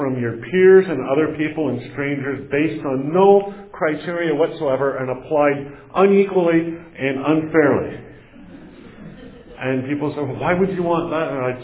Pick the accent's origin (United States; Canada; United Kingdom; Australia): Canada; Metcalf, Ontario; I grew up in Metcalf, Ontario, small farm town, South Ottawa, population 500.